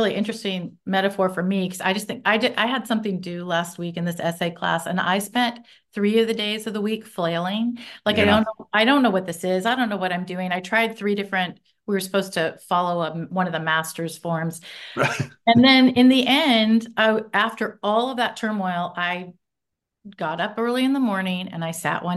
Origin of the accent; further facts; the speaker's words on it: Bakersfield, California, United States; And because I grew up in Bakersfield and the book is set there, I have studied a lot about the Bakersfield sound.